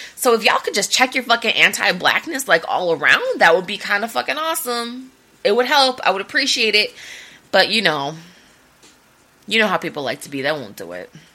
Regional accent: Chicago, Illinois, United States; I'm from Chicago, and I know the climate change hoax has this year fucked up, but typically at this point, you know, it's fucking cold out

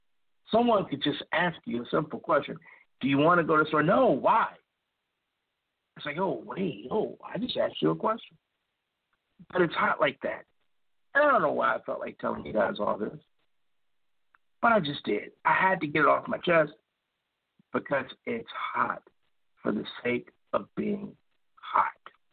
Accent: Chicago, Illinois, United States; I'm originally from Chicago, and in Chicago, it can get cold.

